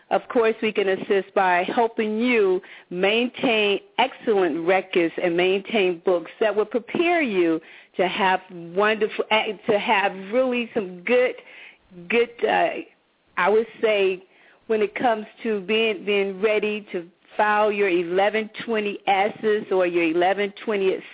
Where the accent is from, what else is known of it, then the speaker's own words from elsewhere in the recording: West Palm Beach, Florida, United States; moved away as an adult; also born or lived in Philadelphia; originally I was born in Philadelphia, stayed there probably approximately like 9 years, moved to West Palm Beach, and I was there for probably a good seven or 8 years, and then I left and went to college